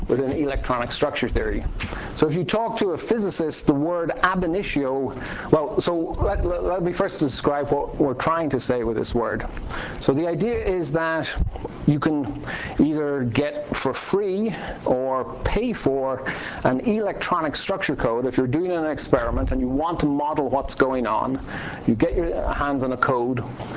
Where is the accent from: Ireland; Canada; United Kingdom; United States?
Ireland; I actually grew up in Ireland.